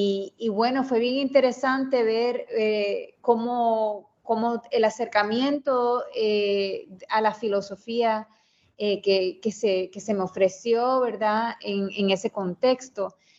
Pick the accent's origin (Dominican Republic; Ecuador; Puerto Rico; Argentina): Puerto Rico; Mayagüez; Yo soy de Mayagüez, Puerto Rico. Me crié allá